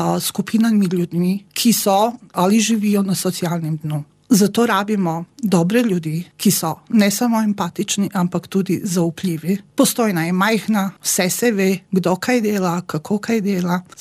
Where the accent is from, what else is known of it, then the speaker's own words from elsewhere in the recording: Banja Luka, Republika Srpska, Bosnia & Herzegovina; now in Slovenia; Ko sem prišla v Slovenijo, seveda, zato, ker sem iz Banja Luke, sem poslušala predvsem bosansko glasbo, takratni bosanski rock.